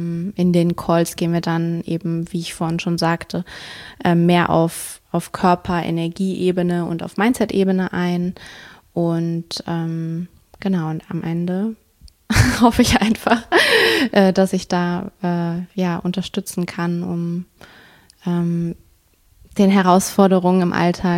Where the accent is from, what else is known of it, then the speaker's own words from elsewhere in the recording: Hesse, Germany; also born or lived in Düsseldorf; ich komme aus Hessen, habe lange Zeit in Düsseldorf gelebt, aktuell wohnungslos